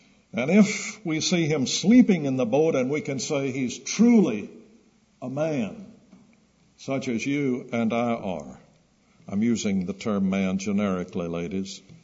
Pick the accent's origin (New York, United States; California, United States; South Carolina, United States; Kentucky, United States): South Carolina, United States; Charleston; Now, I grew up in Charleston. I've mentioned this before. I grew up in Charleston by the side of the Atlantic, and I've been in a few storms